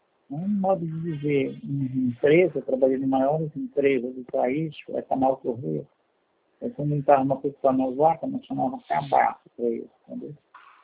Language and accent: Portuguese; Paraná, Brazil; Eu sou do estado do Paraná.